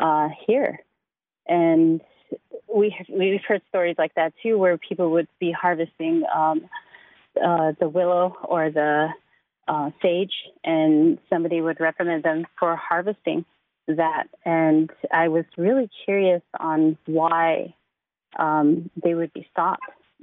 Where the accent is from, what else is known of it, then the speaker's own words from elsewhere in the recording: Rapid City, South Dakota, United States; Yeah, whenever I grew up in Rapid City. I'm from the Pine Ridge Indian Reservation, but every time we went out to go harvest any of our plants, we went down to the reservation